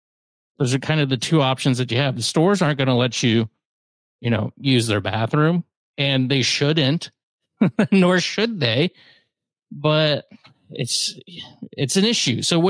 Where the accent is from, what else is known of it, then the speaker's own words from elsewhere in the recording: Largo, Florida, United States; now in Pinellas Park, United States; So I've taken the trek back north, closer to my homestead of Largo. So now I'm in the Pinellas Park area of the county.